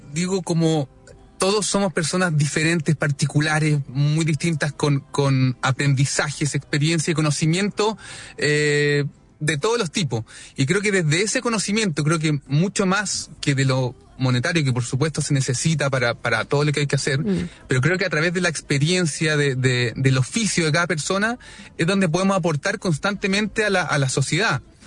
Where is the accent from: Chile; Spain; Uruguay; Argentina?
Chile; Yo creo que somos los chilenos solidarios.